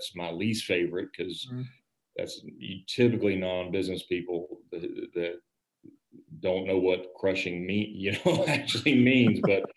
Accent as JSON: {"language": "English", "town": "Hazelhurst", "region": "Georgia", "country": "United States", "tie": "born or raised there", "said": "Grew up in South Georgia, really small town, yep. Hazelhurst, Georgia."}